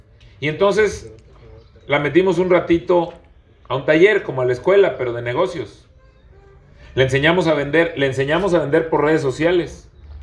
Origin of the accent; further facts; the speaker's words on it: Michoacán, Mexico; Allá en el oriente somos Mazahuas Otomís. Los presumo mucho y ese es el camino. Que las y los michoacanos, todos sepamos de qué estamos hechos. ¿De dónde venimos? Porque venimos de nuestras culturas originarias.